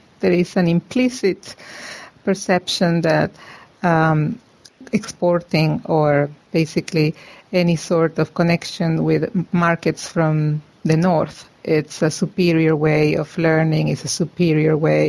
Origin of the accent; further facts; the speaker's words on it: Venezuela; And I come originally from Venezuela, so I'm very interested in, you know, developing country issues.